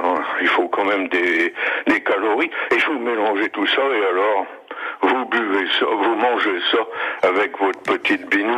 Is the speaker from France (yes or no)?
yes; Hirsch, Grand Est, France; now in Picardie, France; quand j'arrive là-bas à Hirsch, donc qui était mon village natal